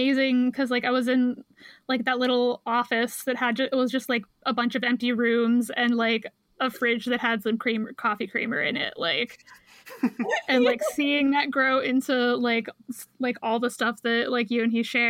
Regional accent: New York City, New York, United States; from Brooklyn.

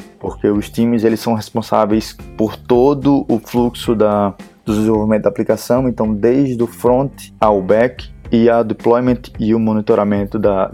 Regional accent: Maceió, Alagoas, Brazil; moved away as an adult; now in Europe; Também sou de Maceió, nascido e crescido, 30 e tal anos morando aí, nesse climazinho tropical de 30 mais, né? Então, nascido e crescido aí.

